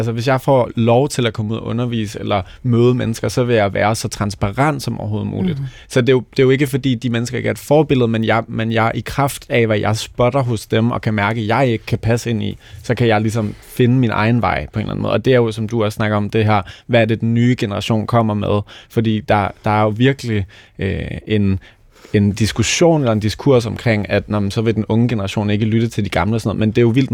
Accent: Region of Southern Denmark, Denmark; jeg er vokset op på Fyn

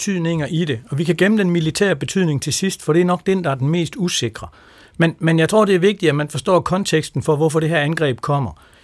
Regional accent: Jutland, Denmark; Jeg er trods alt fra Jylland

